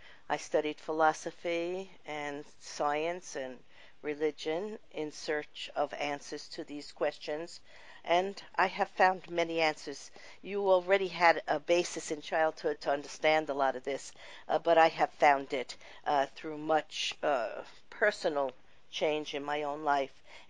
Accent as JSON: {"language": "English", "region": "New York", "country": "United States", "tie": "born or raised there", "said": "I grew up in New York in a family that had no real understanding of any of this"}